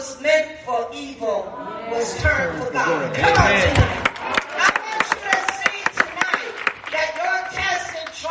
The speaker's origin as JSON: {"language": "English", "country": "India", "said": "I said, yes, I'm Indian."}